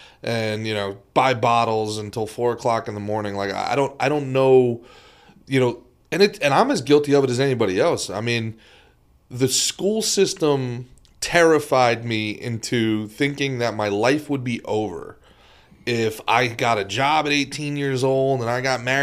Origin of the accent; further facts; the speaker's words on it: New Jersey, United States; also born or lived in Brooklyn; where I was born in Brooklyn and raised in Jersey.